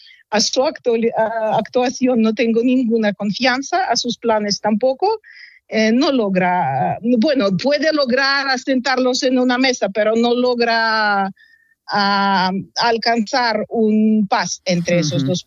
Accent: Ukraine; Spanish is a second language; La gente que no va a cambiar su personalidad y decir que sí, somos rusos, a esa gente no nos dejan vivir.

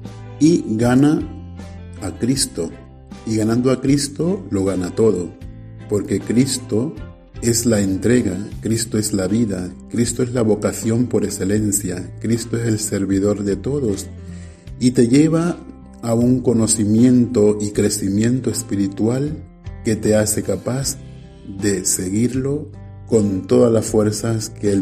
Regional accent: Colombia; soy colombiano, tengo 45 años

